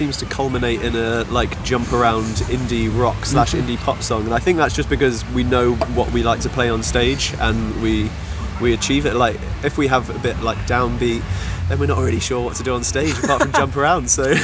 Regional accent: High Wycombe, South East England, United Kingdom; We hail from High Wycombe. It's in Buckinghamshire, if you don't know. Yep. We all grew up together

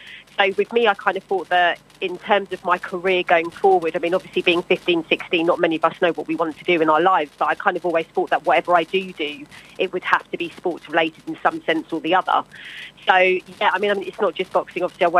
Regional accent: United Kingdom; I feel really proud being a British Asian woman working within the sports industry

